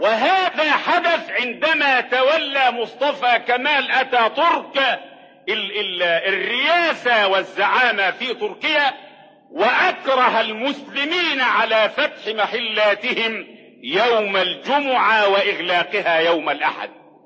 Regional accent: Egypt; وعندنا في مصر 2 مليون شمام

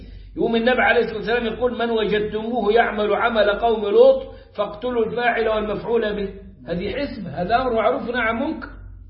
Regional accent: Upper Egypt, Egypt

